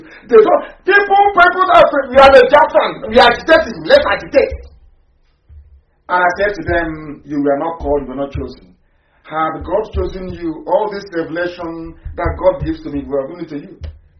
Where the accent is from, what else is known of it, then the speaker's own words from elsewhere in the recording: Nigeria; How can you be developed as a Nigerian? How? I ask.